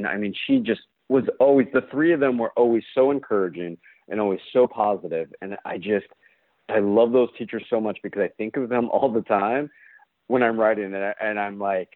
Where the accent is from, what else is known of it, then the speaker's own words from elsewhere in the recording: Abilene, Texas, United States; born there; also born or lived in Okinawa / Guam; I was born in Abilene, Texas, but we ended up in Okinawa and Japan and then in Guam.